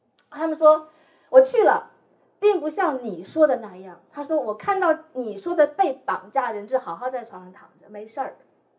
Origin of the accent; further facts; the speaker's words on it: Northeast China, China; 我说你是东北人，我也是东北人